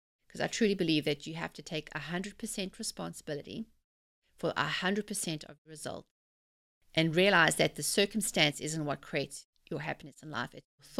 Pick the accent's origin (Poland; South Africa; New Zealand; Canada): South Africa; I'm growing up in South Africa, you know, we have 11 official languages and we all have these different ways and a mixed culture.